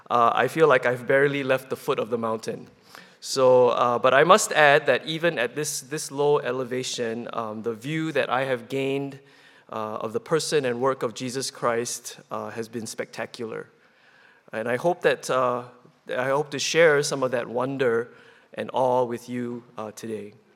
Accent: Singapore; born there; and I was born in Singapore.

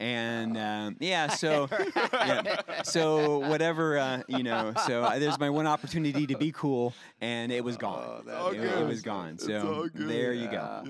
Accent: Youngstown, Ohio, United States; I did not wear a Seahawks hat because I grew up in the Midwest.

